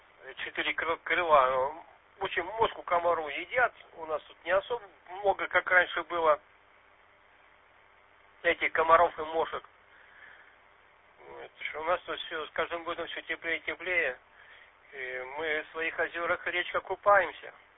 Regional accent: Murmansk Oblast, Russia; born there; Нет, все-таки я тут родился на Кольском полуострове.

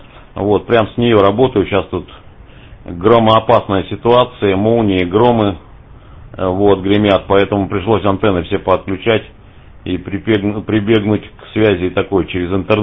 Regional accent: Irkutsk, Irkutsk Oblast, Russia; now in Moscow, Russia; я сам родом из Иркутска, сейчас в Москве живу.

